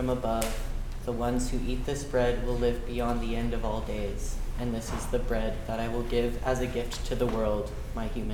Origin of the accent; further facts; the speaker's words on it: Alberta, Canada; I grew up in Alberta, and I attended the Latin Mass, and I sang as a soprano in their choir in my teens and early university